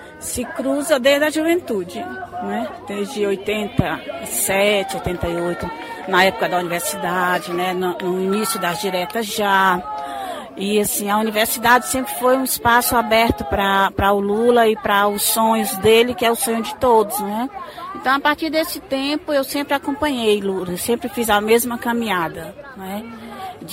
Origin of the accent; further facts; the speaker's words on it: Northeast Region, Brazil; eu como nordestina e conhecedora muito grande de todas as contradições que existem nesse país com relação à região Nordeste